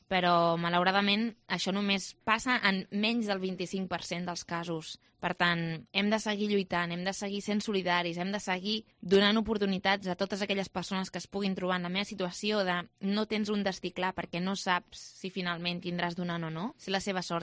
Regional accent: Reus, Catalonia, Spain; jo sóc de Reus

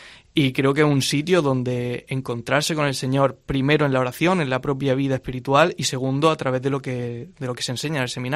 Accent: Armuña de Almanzora, Andalusia, Spain; soy de aquí de Almería, de un pueblo de la Almanzora, de Armuña. De Almanzora, un pueblo muy pequeño, unos 300 habitantes más o menos.

